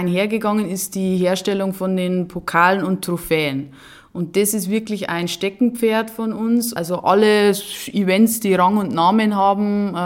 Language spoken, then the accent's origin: German; Bavaria, Germany; bei uns im Bayerischen Wald und auch im Böhmerwald